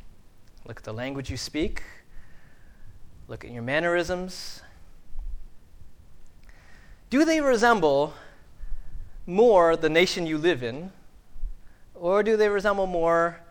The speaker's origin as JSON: {"language": "English", "country": "United States", "said": "And yet, I no longer speak Chinese. I take off my shoes at home, but you know, in most ways, I am more American than Chinese."}